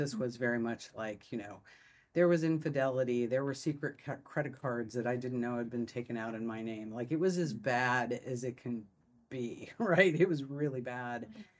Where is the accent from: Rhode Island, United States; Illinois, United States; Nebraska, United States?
Nebraska, United States; and I grew up in Nebraska where everything is like, well, we'd like some sports with our sports, please.